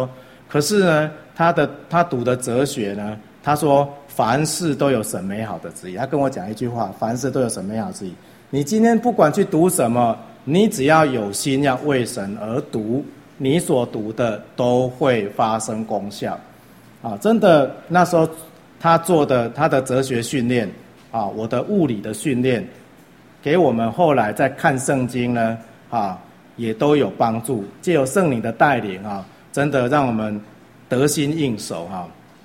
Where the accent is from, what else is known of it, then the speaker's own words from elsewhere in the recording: Chiayi, Chiayi City, Taiwan; 因为我们在嘉义长大，嘉义呢你不是医生就是失败